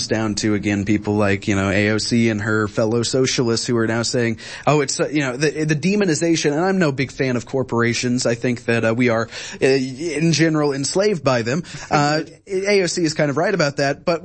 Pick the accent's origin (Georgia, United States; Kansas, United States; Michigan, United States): Kansas, United States; Wichita; I mean, I see this happen in my hometown, Wichita, Kansas, small city.